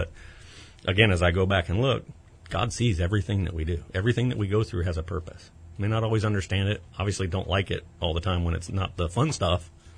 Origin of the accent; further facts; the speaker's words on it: Cincinnati, Ohio, United States; Well, I was raised in Cincinnati, as I told you. My grandmother was Christian. We never went to church as kids.